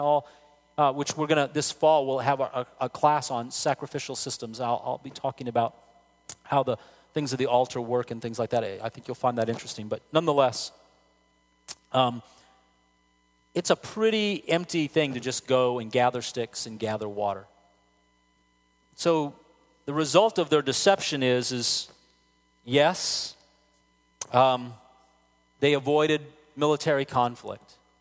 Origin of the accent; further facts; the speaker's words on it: El Paso, Texas, United States; I would be camping in the desert, you know, when I'm growing up in El Paso, Texas.